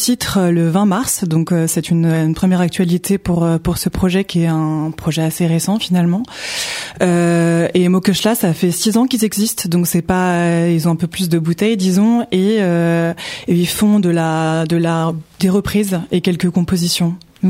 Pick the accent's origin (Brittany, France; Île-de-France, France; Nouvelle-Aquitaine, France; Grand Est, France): Île-de-France, France; Chelles; Alors moi, je suis chelloise. Je suis née à Montfermeil dans le 93, mais j'ai grandi.